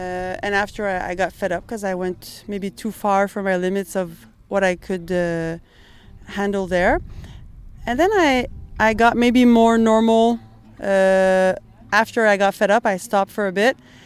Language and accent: English; Ottawa, Ontario, Canada; born there; now in Quebec, Canada; I was born in Ottawa.